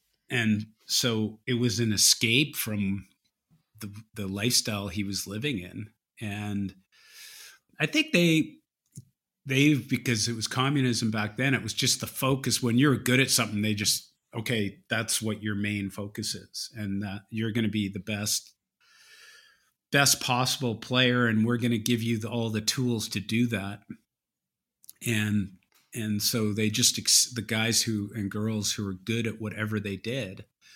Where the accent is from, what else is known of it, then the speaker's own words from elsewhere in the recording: Canada; especially growing up in Canada